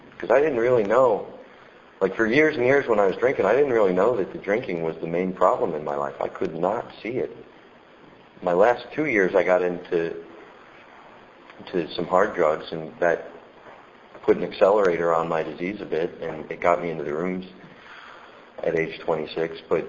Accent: Cincinnati, Ohio, United States; And I'm from Cincinnati, Ohio. I got sober in Cincinnati 8.5 years ago.

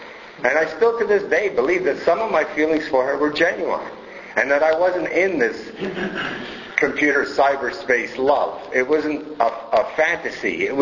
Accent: Montreal, Quebec, Canada; where are you from? And I'll go, Montreal.

